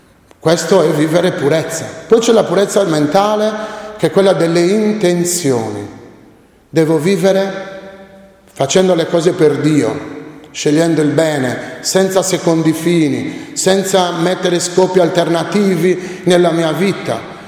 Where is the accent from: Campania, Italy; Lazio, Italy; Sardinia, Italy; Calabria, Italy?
Sardinia, Italy; noi siamo sardi, non dobbiamo dimenticarlo questo, no? Abbiamo una tradizione nostra, che tante volte non è la tradizione italiana, perché noi abbiamo una storia particolare, una cultura particolare.